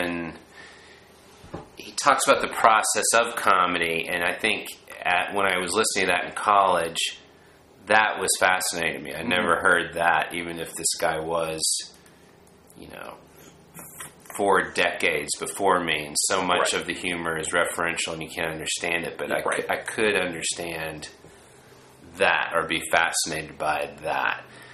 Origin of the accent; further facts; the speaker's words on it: Little Rock, Arkansas, United States; And I was from Little Rock, Arkansas, so it didn't even occur to me that I could, as much as I love those things